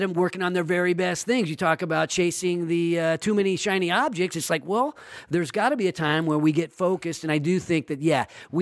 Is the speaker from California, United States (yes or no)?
yes; Sacramento, California, United States; And I guess my final question is around Sacramento, right? My hometown